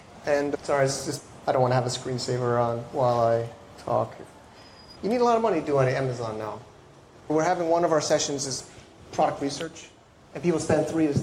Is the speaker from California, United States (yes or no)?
no; Connecticut, United States; I'm originally from Connecticut, so he moved out there to change his life, and he had extra room.